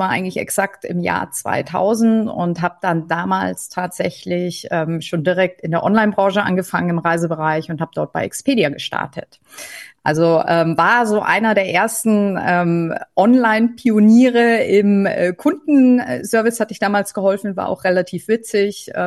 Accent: Munich, Bavaria, Germany; Und durch das, dass ich ja gebürtige Münchnerin bin

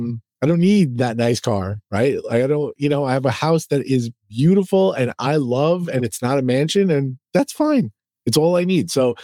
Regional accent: New York, United States; Yeah, I'm a New Yorker. So it is my God-given right to be an asshole too.

